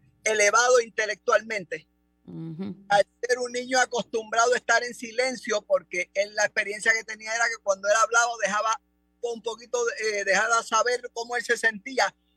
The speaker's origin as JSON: {"language": "Spanish", "town": "Caguas", "country": "Puerto Rico", "tie": "born or raised there", "said": "No, en mi pueblo de Cagua."}